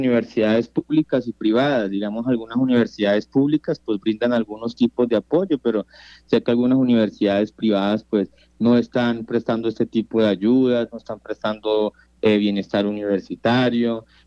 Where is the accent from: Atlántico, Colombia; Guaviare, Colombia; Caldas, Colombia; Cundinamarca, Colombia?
Guaviare, Colombia; moved away as an adult; now in Bogotá, Colombia; Pues nosotros salimos del departamento del Guaviare fue a cumplir nuestros sueños